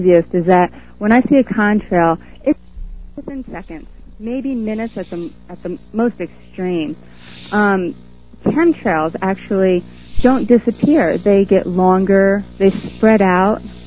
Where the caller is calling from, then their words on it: Kentucky, United States; from Kentucky.